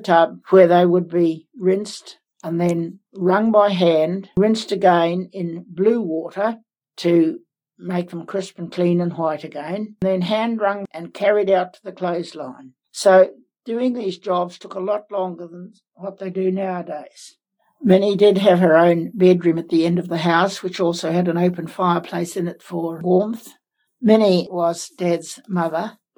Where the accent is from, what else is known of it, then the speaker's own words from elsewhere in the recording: Pukatitri, Hawke's Bay, New Zealand; So I grew up in Pukatitri in Hawke's Bay. We lived in this wooden house that great-granddad had hewn from the local bush.